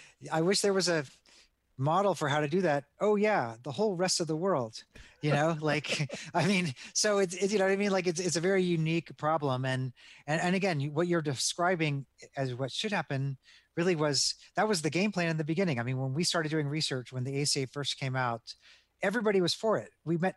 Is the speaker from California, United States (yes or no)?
no; Tennessee, United States; you know, I'm from Tennessee, right?